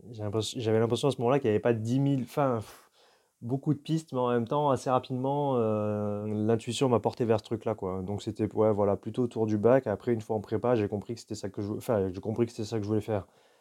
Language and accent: French; south of France, France; ils ont assez rapidement déménagé dans le sud de la France, là où moi je suis né, et puis là où j'ai grandi et là où ils habitent toujours.